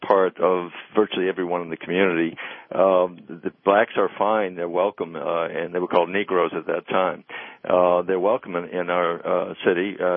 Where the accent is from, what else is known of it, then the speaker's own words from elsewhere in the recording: Bangor, Maine, United States; Well, you know, I grew up in Bangor, Maine